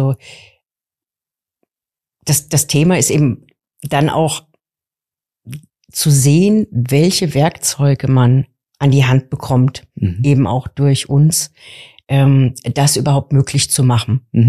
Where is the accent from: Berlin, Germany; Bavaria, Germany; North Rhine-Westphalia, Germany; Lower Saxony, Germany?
Bavaria, Germany; born there; now in Hamburg, Germany; Ich bin Ende 50. Ich lebe seit über 25 Jahren in Hamburg. Bin gebürtige Unterfränkin